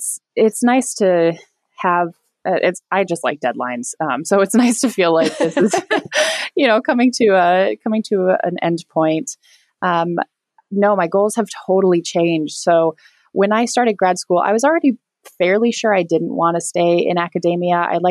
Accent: Iowa, United States; My mom was in corporate banking growing up in the Midwest. I grew up in Iowa

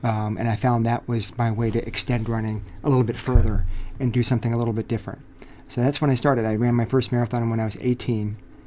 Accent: Rockville, Maryland, United States; So I grew up in a suburb of Washington, D.C. Mm-hmm. I had a very happy childhood. Went to high school in Rockville, Maryland.

